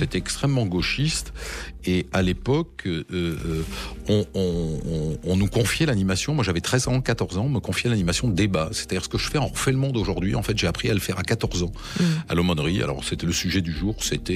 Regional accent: Bayonne, Nouvelle-Aquitaine, France; born there; je suis né à Bayonne et j'y habite parce que ma foi, c'est parmi les régions dans lesquelles on est, c'est une des régions agréables où vivre. Donc j'y vis.

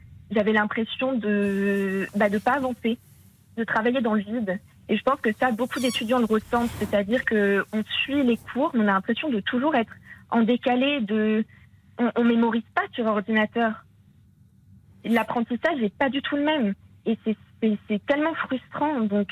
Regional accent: Brittany, France; now in Paris, France; Alors, je viens de Bretagne, du Morbihan.

